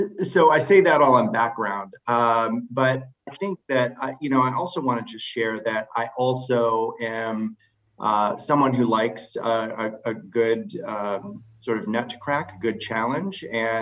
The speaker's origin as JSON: {"language": "English", "town": "Denver", "region": "Colorado", "country": "United States", "lives_now": "Seattle, United States", "said": "I'm originally from the Denver area and came to Seattle in 1997 after getting my MSW in Madison, Wisconsin."}